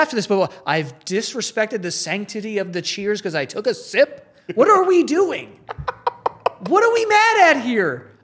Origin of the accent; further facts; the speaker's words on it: Cleveland, Ohio, United States; I'm from Cleveland.